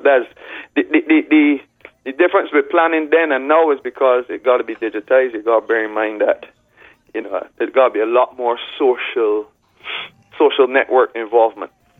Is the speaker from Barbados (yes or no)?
yes; Barbados; but I'm a Caribbean man. We're smooth and easy, born and bred in Barbados, sure.